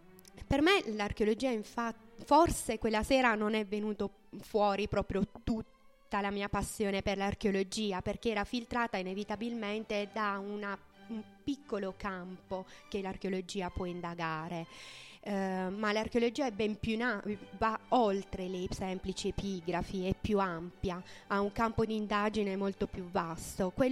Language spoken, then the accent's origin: Italian; Putignano, Apulia, Italy; di aver presentato quest'opera nel mio paese di origine, di essere riuscita a portare a termine un lavoro del genere appunto a Putignano.